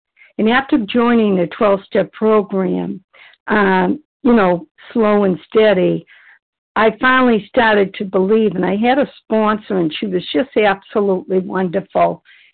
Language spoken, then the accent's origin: English; Massachusetts, United States; a compulsive overeater, and I'm from Massachusetts.